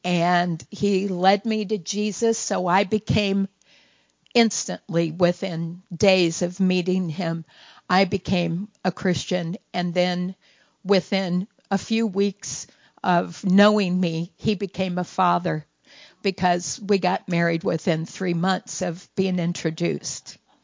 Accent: Kentucky, United States; So I'm from Kentucky, and we sang a lot.

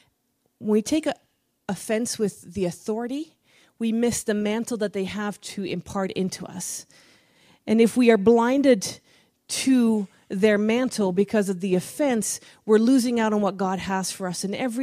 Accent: Netherlands; I'm Dutch, or at least I was raised in Holland for most of my life. I'm part Dutch, part British.

